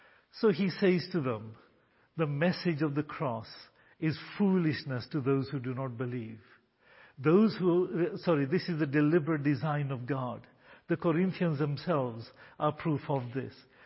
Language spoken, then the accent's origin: English; Kenya; I was born and raised in Kenya.